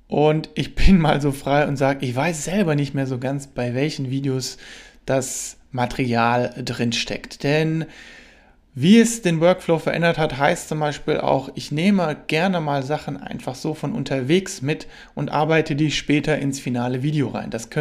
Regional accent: Germany; Aber bei uns in Deutschland, glaube ich, ist es so, dass überwiegend die Leute sagen, okay, ich möchte das mal probieren

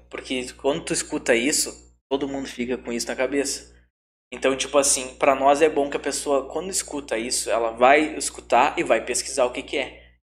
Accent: Brazil; Até porque eu sou brasileiro, né? Brasileiro não gosta de polenta.

